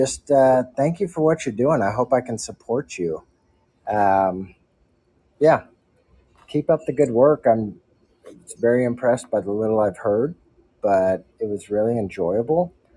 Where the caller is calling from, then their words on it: Missouri, United States; Central United States, Missouri.